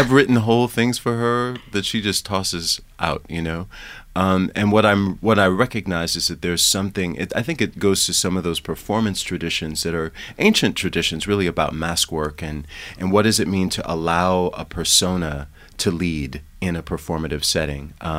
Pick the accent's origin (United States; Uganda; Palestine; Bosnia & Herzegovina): United States; Springfield, Massachusetts; So I come from Springfield, Mass., which is a working class city in Western Massachusetts. And I grew up in the 1970s and 80s in a beautiful mixed community